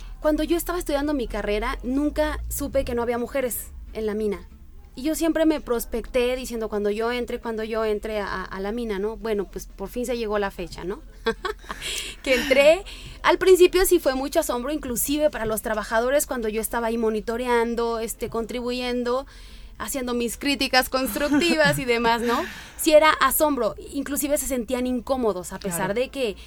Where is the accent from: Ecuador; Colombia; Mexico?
Mexico; nosotros como mexicanos sí estamos preparados